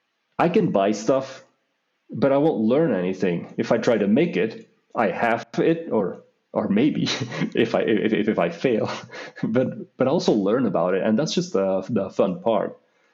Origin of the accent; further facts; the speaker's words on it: Belgium; now in Austria; So I'm originally from Belgium. It's fairly flat there.